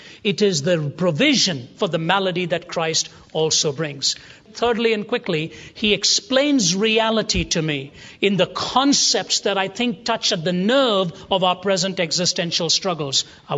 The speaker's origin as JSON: {"language": "English", "country": "India", "said": "I hail from India. My wife is from Canada. And therefore, in terms of reality, ours is a cross-cultural marriage."}